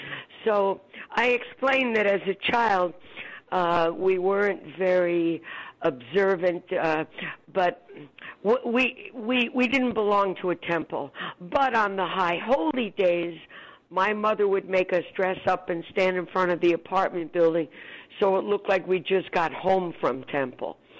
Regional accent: Bronx, New York, United States; You know, I grew up in the Bronx, so there's a lot of that feeling, too.

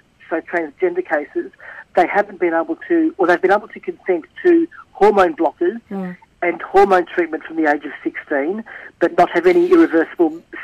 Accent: Altona, Victoria, Australia; I was raised in Altona and was raised as … over here

